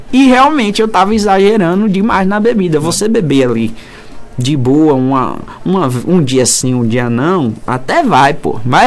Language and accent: Portuguese; São Paulo, Brazil; É que eu sou paulista, eu puxo um pouquinho quando eu falo.